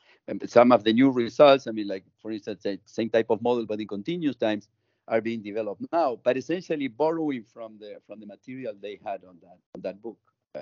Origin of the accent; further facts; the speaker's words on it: Tucumán, Argentina; So I managed to invite him to come to my hometown because there was a big conference. My hometown is where independence was declared in Argentina in 1816.